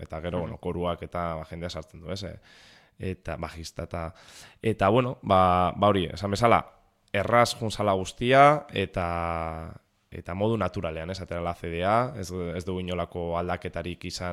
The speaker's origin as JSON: {"language": "Basque", "town": "Vitoria-Gasteiz", "region": "Basque Country", "country": "Spain", "said": "ni Gasteiztarra naiz"}